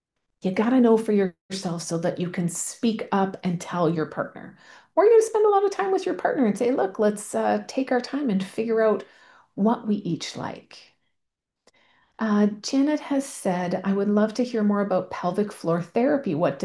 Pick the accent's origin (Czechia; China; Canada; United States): Canada; I am Canadian